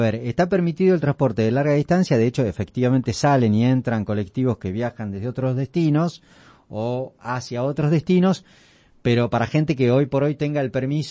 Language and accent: Spanish; Tapalqué, Buenos Aires Province, Argentina; como cualquiera de los que vinimos del interior, yo soy de Tapalqué, me quedé, me instalé y estoy radicado acá, pero cada tanto vuelvo, naturalmente, porque uno tiene sus afectos, mi vieja en particular, en mi pueblo